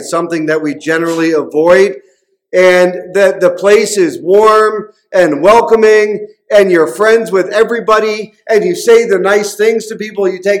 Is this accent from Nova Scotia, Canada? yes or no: no; Newfoundland and Labrador, Canada; I was born and raised in Newfoundland.